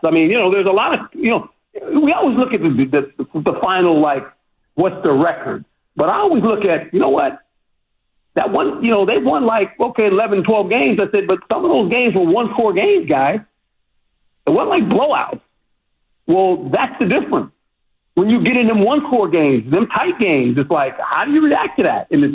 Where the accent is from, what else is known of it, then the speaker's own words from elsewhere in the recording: West Coast, United States; and I'm from the West Coast. I'm like, I grew up on the West Coast